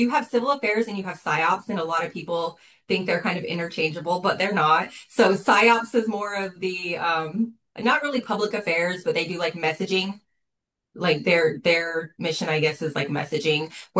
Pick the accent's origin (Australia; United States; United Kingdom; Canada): United States; Ogden, Utah; also born or lived in Nevada; I was born in Nevada, but I grew up in Utah in kind of a medium-sized town, Ogden, Utah.